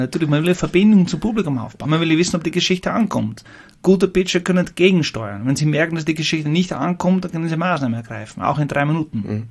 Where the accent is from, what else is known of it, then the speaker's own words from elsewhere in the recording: Netherlands; accent: Dutch; German is a second language; also born or lived in Styria; ich habe mein Deutsch an der Steiermark gelernt und habe dann noch meinen holländischen Akzent und ich nuschel ein bisschen